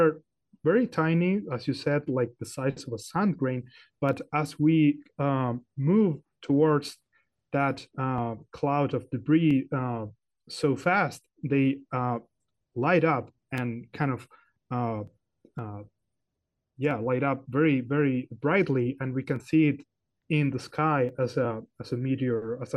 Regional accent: Chile; because I am originally from Chile, so I'm from South America, the southern hemisphere, so we have another whole different sky with different constellations and objects.

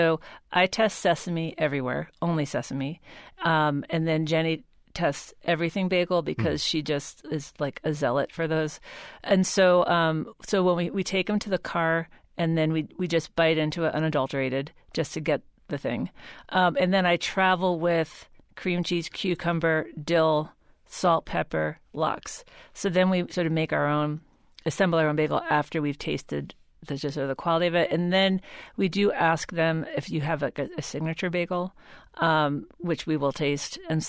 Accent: New York, United States; I guess my origin story is that I grew up in New York. My family had a small business in Manhattan in like what I thought was like the food mecca in the 70s and 80s.

